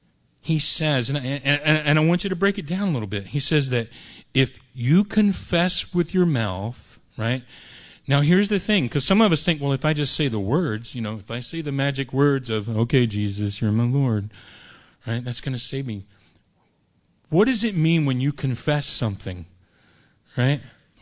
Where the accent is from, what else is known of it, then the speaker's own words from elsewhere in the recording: United States; I'm American. That makes me a Christian, but it's not, you know.